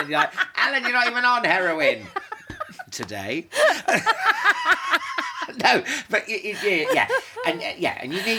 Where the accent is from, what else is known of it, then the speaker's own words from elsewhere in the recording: Northampton, East Midlands, United Kingdom; We're coming from Northampton. It's not like New York or, you know, some like metropolis.